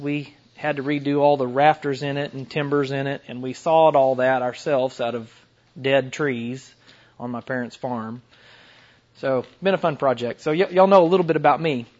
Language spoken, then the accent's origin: English; Fayetteville, Arkansas, United States; And I'm from the Northwest Arkansas area, mainly Fayetteville, Springdale, and some of those smaller towns around that area.